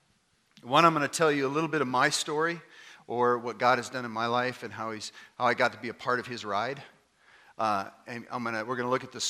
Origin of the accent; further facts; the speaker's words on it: Alaska, United States; I grew up here in Alaska. I'm a third-generation Alaskan. About as Alaskan as they get anymore. But I grew up here.